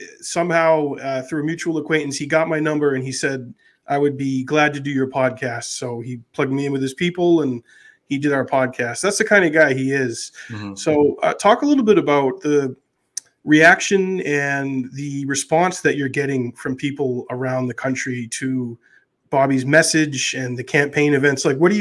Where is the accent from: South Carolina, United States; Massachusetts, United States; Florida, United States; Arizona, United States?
Massachusetts, United States; I'm originally from Massachusetts.